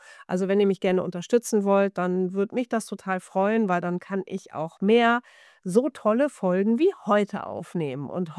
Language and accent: German; Bavaria, Germany; now in North Rhine-Westphalia, Germany; Es gibt tatsächlich hier in NRW gibt es das mehr als bei uns in Bayern oder als ich noch in Bayern war.